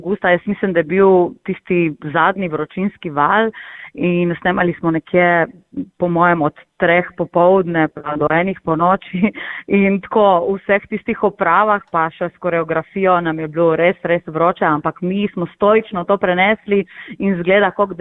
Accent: Ajdovščina, Gorizia, Slovenia; Jaz sem tudi Primorka, no, doma sem iz Ajdovščine

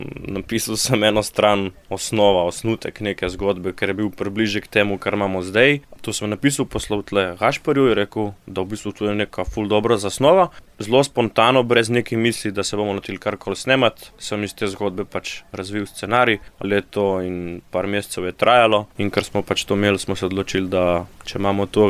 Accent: Vrsno, Gorizia, Slovenia; prihajam iz Vrsna

